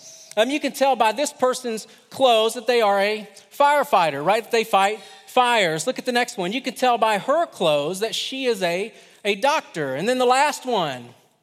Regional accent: Kentucky, United States; I am from Kentucky. I do like country music.

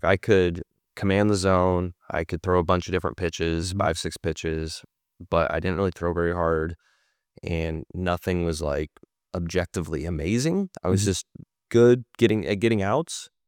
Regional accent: Pacific Northwest, United States; I grew up in the Northwest.

